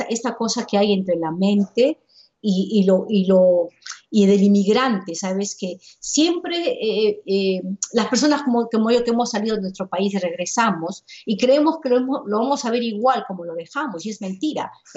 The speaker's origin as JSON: {"language": "Spanish", "country": "Peru", "tie": "born there", "said": "Yo nací en Perú."}